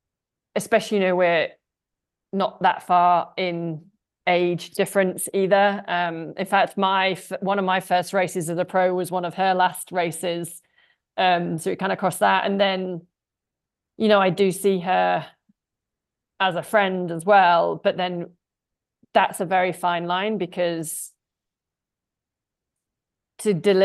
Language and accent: English; United Kingdom; we're both British and we're both awkwardly British